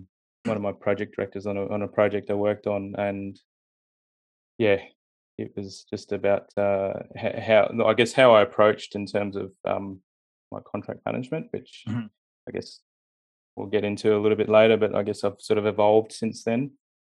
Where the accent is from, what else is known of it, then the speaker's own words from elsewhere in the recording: Brisbane, Queensland, Australia; also born or lived in Sydney; my parents are immigrants, and mm-hmm. Yeah, so I was born in Sydney but moved up to Brisbane when I was about 2.